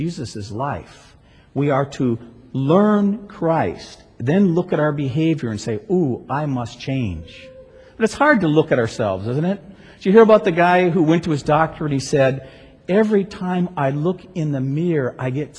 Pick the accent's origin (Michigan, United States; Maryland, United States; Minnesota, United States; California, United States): Minnesota, United States; International Falls; now in Hong Kong; I was back in my hometown of International Falls, Minnesota, 2 summers ago